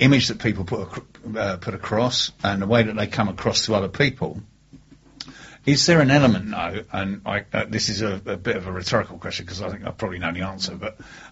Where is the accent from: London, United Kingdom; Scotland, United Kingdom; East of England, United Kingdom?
London, United Kingdom; accent: Cockney; you're a wench, I'm a Cockney.